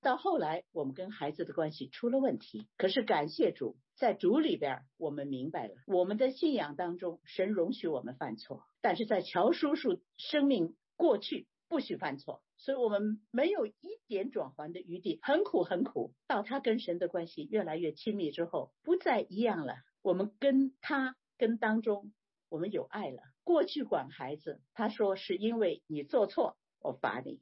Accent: Beijing, China; 我小的时候在北平，在北京的时候，我们大白菜、菠菜、萝卜、韭菜，没有芥蓝呢

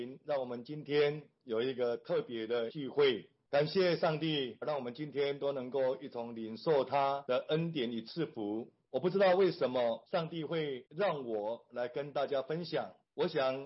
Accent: Taitung County, Taiwan; 小的时候我是在台湾省的一个乡下台东县

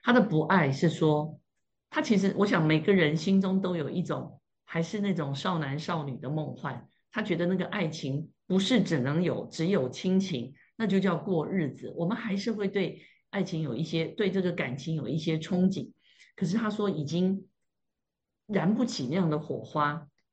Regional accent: Taiwan; 我们台湾人说就会喵

